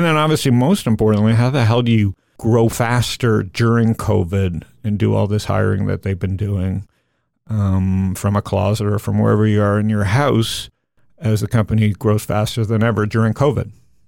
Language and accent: English; Canada; I'm Canadian too. We have that in common.